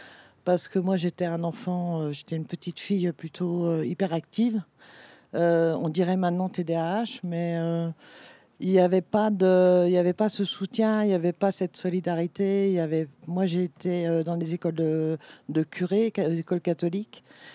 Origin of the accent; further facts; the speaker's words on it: France; moi, je viens de France. Hein. Je suis française d'origine. Je suis de 1970.